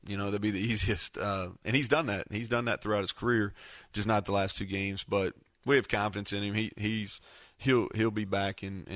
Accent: Kentucky, United States; I'm constantly telling him, like, hey man, like, I'm from Kentucky.

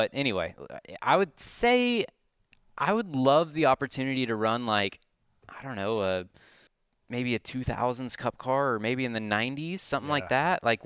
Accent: Oklahoma, United States; I grew up in Oklahoma.

